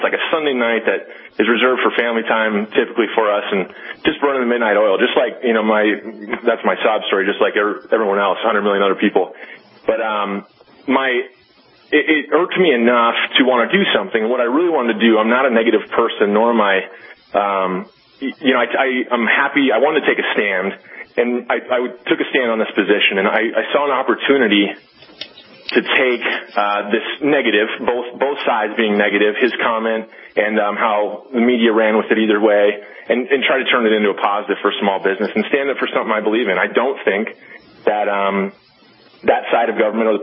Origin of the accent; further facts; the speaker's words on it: Bozeman, Montana, United States; Well, you know, my hometown, where I live and where I went to college is Bozeman, Montana.